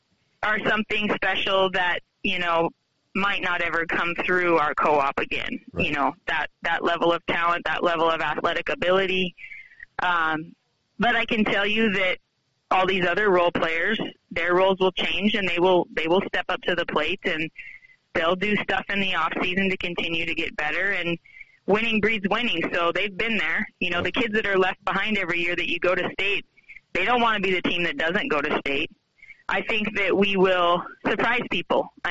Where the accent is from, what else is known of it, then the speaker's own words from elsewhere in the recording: Montana, United States; Well, I grew up in Western Montana, and we had a pretty good support system.